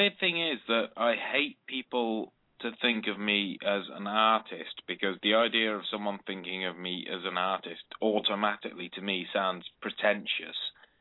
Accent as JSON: {"language": "English", "region": "England", "country": "United Kingdom", "said": "No, I'm from England, I'm not from Australia."}